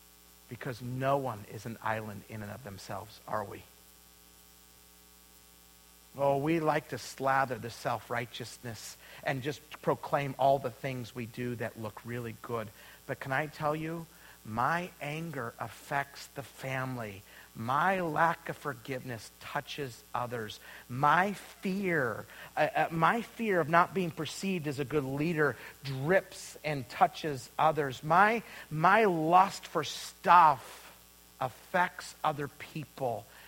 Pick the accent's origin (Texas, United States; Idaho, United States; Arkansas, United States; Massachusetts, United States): Idaho, United States; I went to this Bible college in Wisconsin. I came from Idaho. My parents were first generation believers.